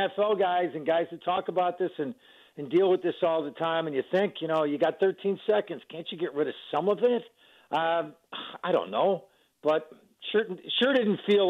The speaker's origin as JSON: {"language": "English", "town": "Buffalo", "region": "New York", "country": "United States", "said": "No, I'm from Buffalo. It's not over until it's over."}